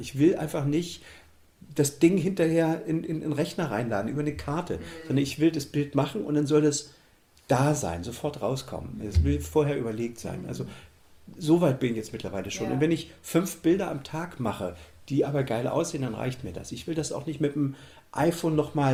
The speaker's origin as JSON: {"language": "German", "country": "Germany", "tie": "born or raised there", "said": "Ich bin ja in der DDR groß geworden, da gab es die Polytechnische Oberschule, auf die bin ich gegangen, 10 Jahre."}